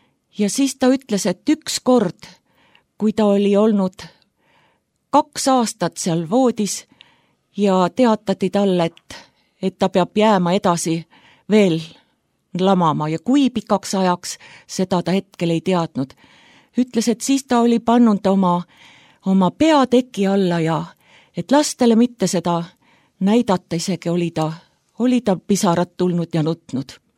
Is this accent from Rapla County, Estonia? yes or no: no; Hiiu County, Estonia; Olen pärit Hiiumaalt ja minu lapsepõlve kodu oli üks imeline kodu.